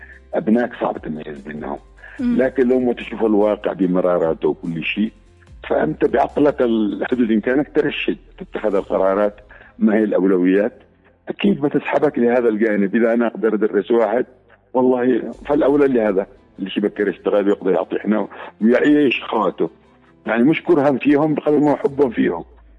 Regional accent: Yemen; صحيح نحن مجتمع يمني محافظ يغلب على النمط القبلي

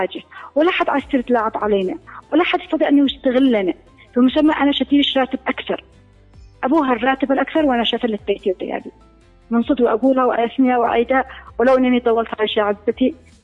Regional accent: Yemen

